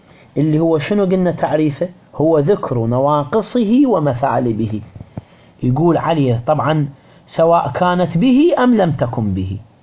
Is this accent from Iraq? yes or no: yes; Iraq; احنا عندنا في العراق